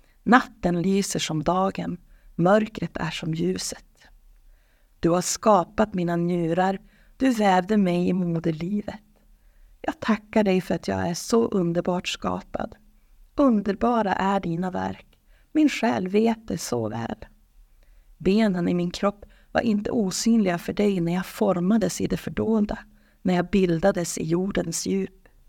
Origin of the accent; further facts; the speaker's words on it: Norrland, Sweden; Jag är född och uppvuxen här i Sverige. Jag har aldrig behövt fly från krig eller svält. Och här i norra Sverige har vi ju knappt ens några naturkatastrofer.